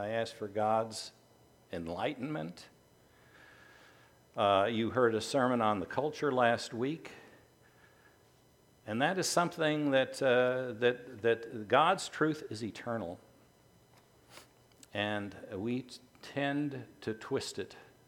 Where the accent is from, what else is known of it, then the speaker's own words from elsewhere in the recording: New York City, New York, United States; now in Nashville, United States; Growing up in New York City, I knew I was in water that wasn't my water.